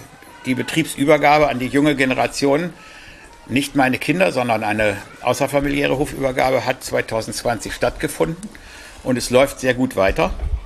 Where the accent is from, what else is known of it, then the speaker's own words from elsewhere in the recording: Bielefeld, North Rhine-Westphalia, Germany; Ich komme eigentlich aus Bielefeld, also aus der Großstadt und bin ein vollkommenes Stadtkind